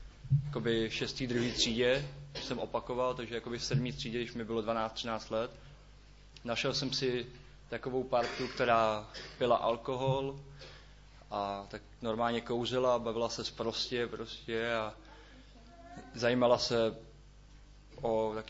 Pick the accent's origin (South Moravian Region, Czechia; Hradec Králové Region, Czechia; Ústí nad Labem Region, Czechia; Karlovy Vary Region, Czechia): Ústí nad Labem Region, Czechia; Ústí nad Labem; je mi 18 let, pocházím z Ústí nad Labem a narodil jsem se do nevěřící rodiny.